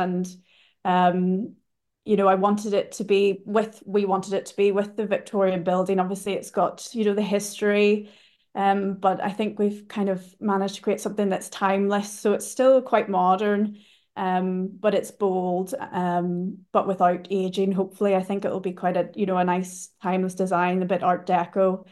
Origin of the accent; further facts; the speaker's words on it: Portstewart, Northern Ireland, United Kingdom; moved away; I'm from Port Stewart, so just the town next to where the hotel's located